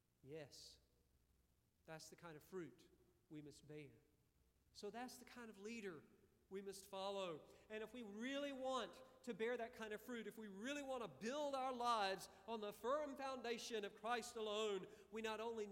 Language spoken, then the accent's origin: English; Valdosta, Georgia, United States; Now, I grew up in Valdosta, Georgia, and my house was built on what had been a pecan orchard.